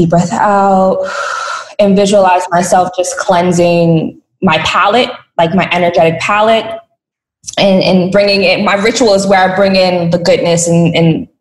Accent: New York, United States; I am the co-founder and COO at Black Girl Magic. I'm from New York.

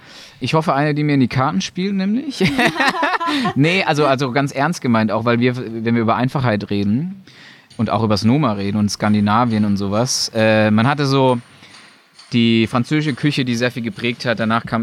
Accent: Mannheim, Baden-Württemberg, Germany; Also wie gesagt, groß geworden in Mannheim, einer Arbeiterstadt

